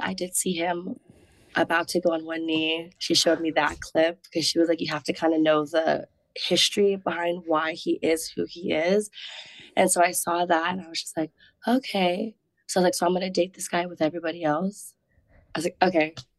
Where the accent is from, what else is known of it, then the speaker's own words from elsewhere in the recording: Hawaii, United States; moved away as an adult; So I was born and raised in Hawaii. Okay. So I left home when I was 18, my poor parents.